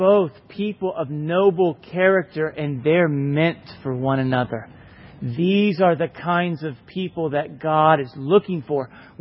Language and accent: English; England, United Kingdom; I'm English, so I'm done.